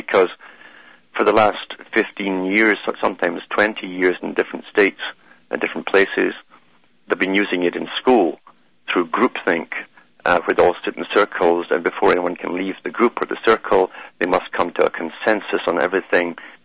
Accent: Scotland, United Kingdom; Scotland.

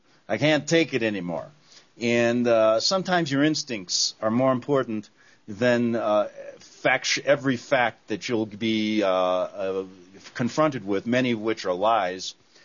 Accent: Chicago, Illinois, United States; who was the bishop from my hometown, Chicago

